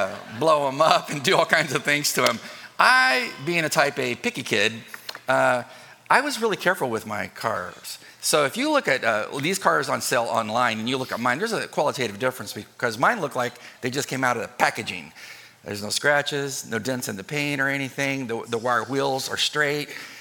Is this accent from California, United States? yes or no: yes; California, United States; And since I'm from California, it kind of goes together.